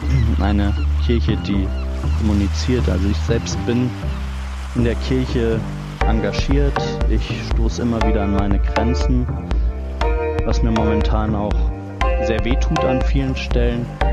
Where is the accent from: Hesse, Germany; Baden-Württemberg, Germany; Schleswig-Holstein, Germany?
Hesse, Germany; Hünfeld; ich komme aus Hünfeld in der Nähe von Fulda